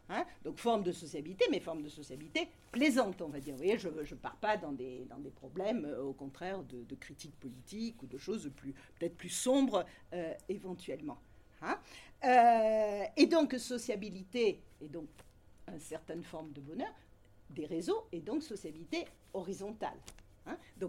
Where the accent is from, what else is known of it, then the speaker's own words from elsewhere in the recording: Marseille, Provence-Alpes-Côte d'Azur, France; je suis marseillaise, donc je pense plutôt à la mer